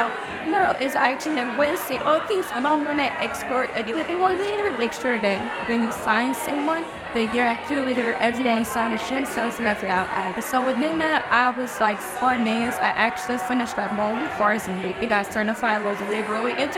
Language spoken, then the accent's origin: English; Chicago, Illinois, United States; I'm from Chicago and I work on models.